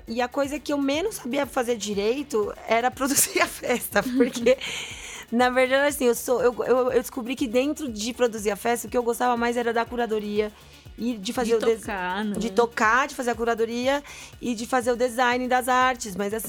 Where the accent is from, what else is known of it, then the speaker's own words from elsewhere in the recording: São Paulo, Brazil; born there; also born or lived in Paraguay; Eu nasci aqui em São Paulo, mas a família do meu pai é paraguaia, ele é paraguaio, e minha família da minha mãe é brasileira.